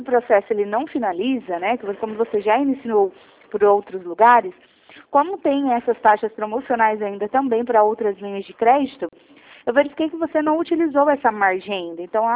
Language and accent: Portuguese; São Paulo, Brazil; Sim, sou de São Paulo.